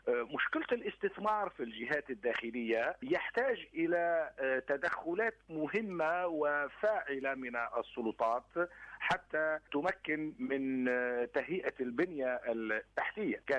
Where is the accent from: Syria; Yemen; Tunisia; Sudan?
Tunisia; أو ما يسمى الخبراء في عندنا في تونس بالعطوبة الاجتماعية